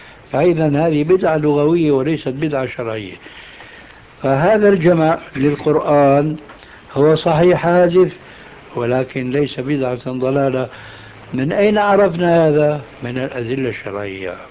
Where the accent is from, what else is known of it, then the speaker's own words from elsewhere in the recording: Syria; كما يقولون عندنا في سوريا